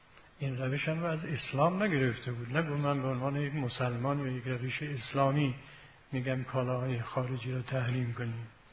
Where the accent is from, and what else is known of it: Iran